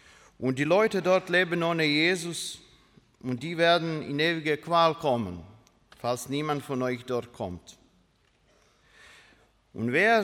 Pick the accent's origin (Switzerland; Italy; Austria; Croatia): Croatia; Dalmatia; German is a second language; nach Dalmatien, nach meinem Heimatland. Dalmatien ist ja in Kroatien